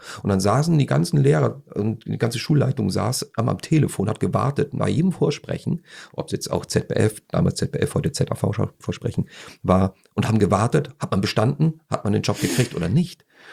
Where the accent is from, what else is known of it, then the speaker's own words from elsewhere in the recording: Austria; Einfach ich als Österreicher kann nur eins sagen